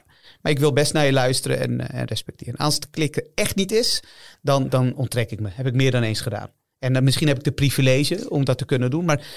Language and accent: Dutch; Utrecht, Netherlands; ik heb gewoond in Overvecht. Ik ben opgegroeid in Overvecht. Dat is ook niet een wijk om naar huis toe te schrijven. Zuilen heb ik ook gewoond eventjes.